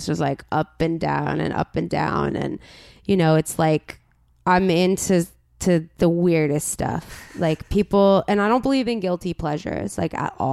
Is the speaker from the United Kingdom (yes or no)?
no; La Crescenta, California, United States; I'm an east sider. Yeah. I've always lived on the east side. I grew up in La Crescenta, which uh-huh. is above Glendale.